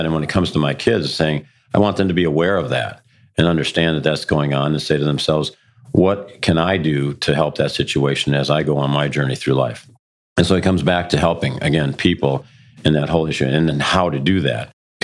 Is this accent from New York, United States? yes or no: no; Detroit, Michigan, United States; And I grew up in the city of Detroit. And so the neighborhood that I lived in was called a near Northwest ghetto by Time magazine